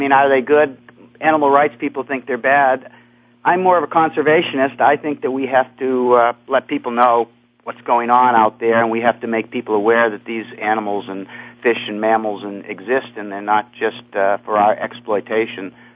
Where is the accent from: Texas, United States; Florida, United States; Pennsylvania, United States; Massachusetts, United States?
Massachusetts, United States; Well, I was growing up on Cape Cod, so we had water all around us.